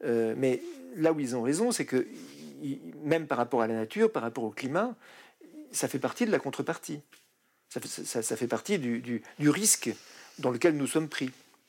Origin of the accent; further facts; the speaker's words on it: France; Bon, je suis français, d'origine italienne en particulier